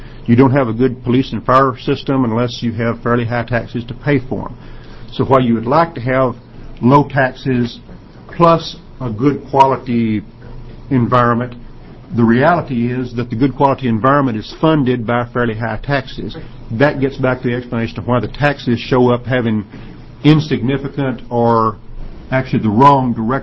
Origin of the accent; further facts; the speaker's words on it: the South, United States; You may have noticed from my accent, I'm not from around here. I'm from the South originally